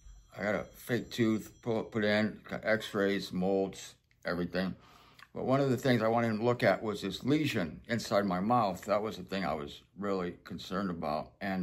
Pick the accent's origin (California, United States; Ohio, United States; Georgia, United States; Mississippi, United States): Ohio, United States; Canton; now in Fort Lauderdale, United States; There's some part of me that's comfortable in Ohio, in Canton. This is my hometown.